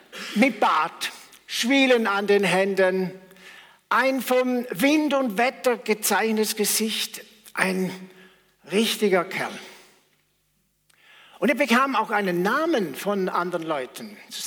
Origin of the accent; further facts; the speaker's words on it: Flawil, St. Gallen, Switzerland; Ich bin in Flawil aufgewachsen, so etwa einem Dorf war damals etwa 8.000, 9.000 Einwohner.